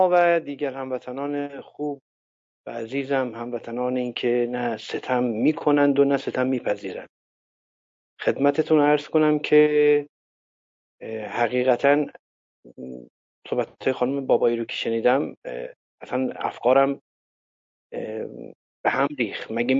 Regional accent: Iran; وقتی من چنین خبری رو میشنوم به عنوان یه ایرانی، چه داخل چه خارج از کشور

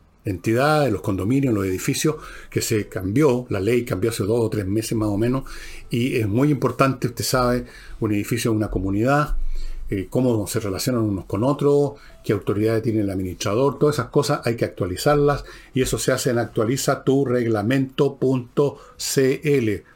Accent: Chile; Aquí los cansados somos los chilenos

